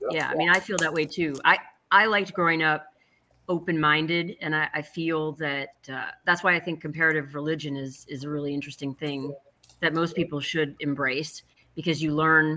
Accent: New Orleans, Louisiana, United States; I went to Northwestern, and I was from New Orleans, and I would always take the same Southwest flight between Chicago and New Orleans.

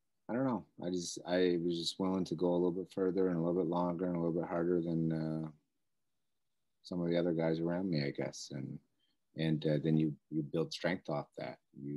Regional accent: Nackawic, New Brunswick, Canada; I mean, you know, we're from Nakwik, home of the world's largest axe. You know, so you don't grow up in that type of environment without work ethic.

